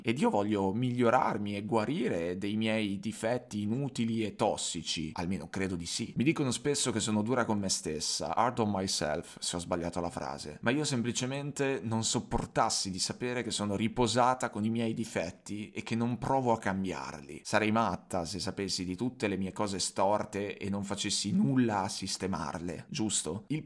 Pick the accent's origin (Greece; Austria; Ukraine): Greece; Italian is a second language; dato che non sono un'italiana nativa, sono greca, by the way.